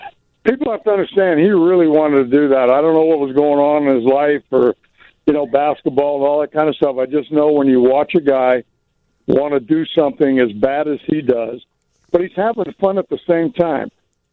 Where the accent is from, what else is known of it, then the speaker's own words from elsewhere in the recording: California, United States; my son's a Laker fan. I'm from California.